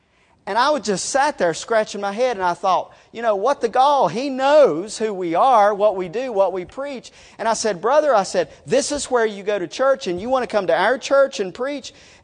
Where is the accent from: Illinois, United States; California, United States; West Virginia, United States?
West Virginia, United States; now in Charleston, United States; I'm actually from McDowell County. Don't hold that against me. But I got cultured. I moved to Charleston.